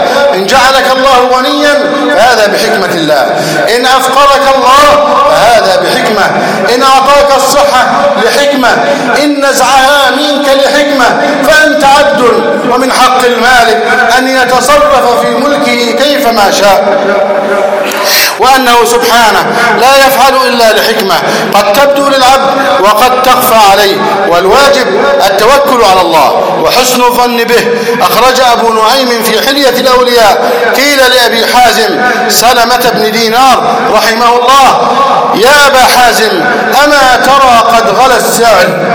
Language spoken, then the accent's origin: Arabic; Egypt; أن يحفظ بلدنا مصر